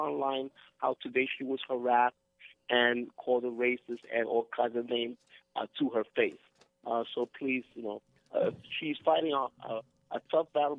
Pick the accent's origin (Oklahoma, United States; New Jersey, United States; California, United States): New Jersey, United States; I know you know that I'm from New Jersey.